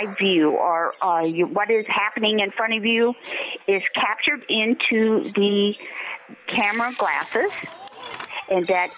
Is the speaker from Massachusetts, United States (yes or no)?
no; Buffalo, New York, United States; I'm from Buffalo, New York.